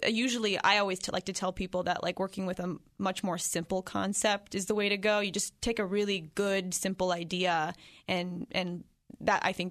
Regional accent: Englewood, Ohio, United States; Yeah, I'm from Inglewood. Yeah, so a suburb outside of Dayton. Yeah, that's where I'm from.

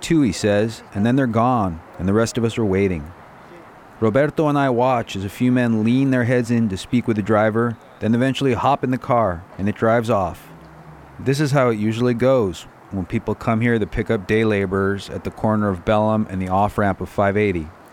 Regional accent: San Rafael, California, United States; I grew up here in the Canal District of San Rafael. Mi mamá's Mexican restaurant was only a few blocks away from this corner.

